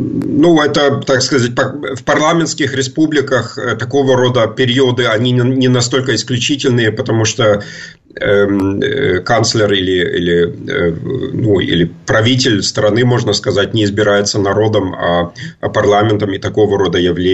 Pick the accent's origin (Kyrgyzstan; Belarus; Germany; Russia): Germany; East Germany; Я сам из Восточной Германии, где всегда очень хорошо левые радикалы выступали, то есть левая партия, она всегда там необычно много набирала голосов